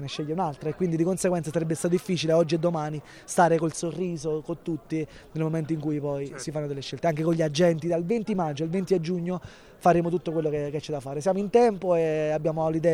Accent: Campania, Italy; E per me, capito, che sono irpino, dico, non abbiamo nulla da invidiare paesaggisticamente a tutto il territorio mondiale.

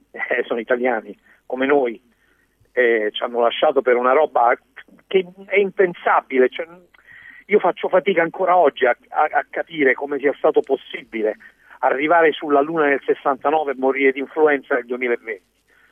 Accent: Cosenza, Calabria, Italy; Poi sono un uomo del sud, sono calabrese.

